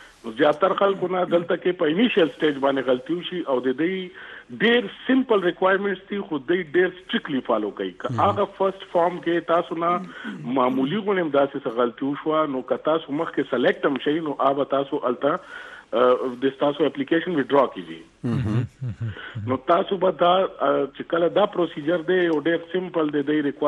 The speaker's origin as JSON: {"language": "Pashto", "country": "Pakistan", "also_born_or_lived": "Saudi Arabia", "said": "زه اوس پاکستانی یم خو چونکه زه پیدایش زما د سعودي دی"}